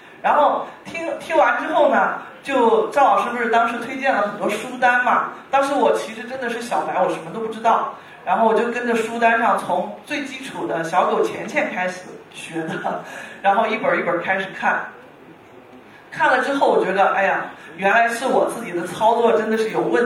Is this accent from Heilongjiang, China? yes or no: no; Henan, China; now in Chengdu, China; 我是来自成都的，然后其实我的老家是在河南的，我是2012年的时候因为家庭的原因，然后就去到了成都。我现在呢是在成都税务所上班，大概在成都已经上了9年的班了。